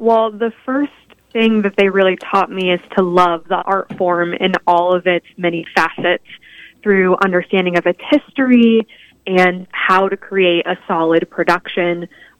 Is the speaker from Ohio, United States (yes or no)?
no; Independence, Kansas, United States; moved away as an adult; I grew up in Independence, Kansas, right down there in that southeast corner. I lived there all of my young life, and then I moved to Emporia to pursue my undergraduate degree in theater.